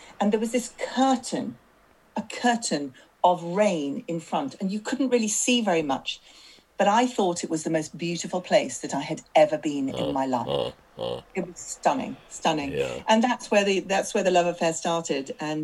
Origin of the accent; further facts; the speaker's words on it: Midlands, United Kingdom; now in London, United Kingdom; even though I come from the Midlands, I feel very much as if London is my home now.